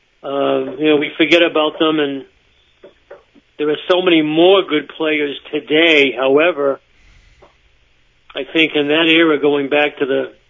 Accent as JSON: {"language": "English", "town": "Boston", "region": "Massachusetts", "country": "United States", "accent": "Boston", "said": "and he sure loved my Boston accent"}